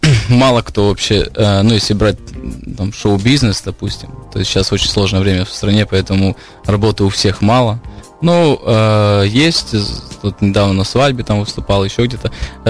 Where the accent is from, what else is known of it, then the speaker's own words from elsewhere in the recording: Maykop, Adygea, Russia; also born or lived in Krasnodar; now in Ukraine; В Росії, да, я родился в Росії, город Майкоп, очень маленький. Потом я жил в Краснодаре. И в 2002 вроде бы мы переехали всей семьей в Украину служить в Донецк.